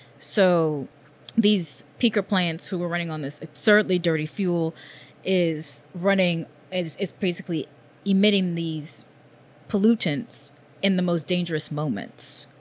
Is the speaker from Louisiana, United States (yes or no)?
yes; Louisiana, United States; now in New York, United States